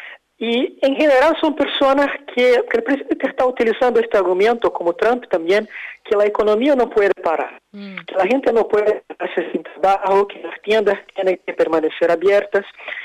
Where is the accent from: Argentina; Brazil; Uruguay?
Brazil; Spanish is a second language; para todas las personas en Brasil. Entonces, por eso también hay una crítica que está más fuerte en mi país por las actitudes del presidente Bolsonaro